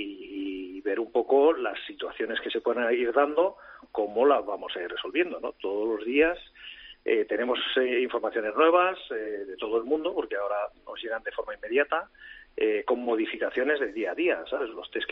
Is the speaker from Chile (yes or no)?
no; Spain; como españoles